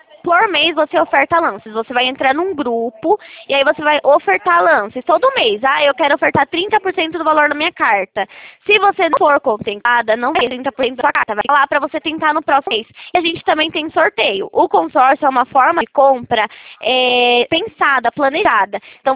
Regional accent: Itatiba, São Paulo, Brazil; Não, eu sou de Itatiba, São Paulo.

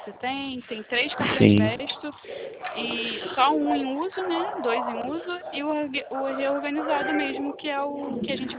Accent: Rio de Janeiro, Brazil; Eu sou de Campo Grande.

